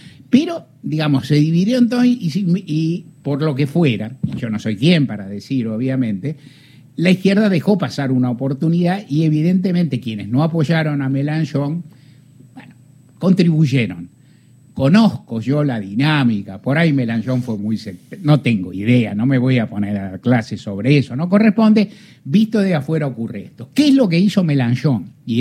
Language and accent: Spanish; Argentina; Porque ellos son franceses, nosotros somos argentinos.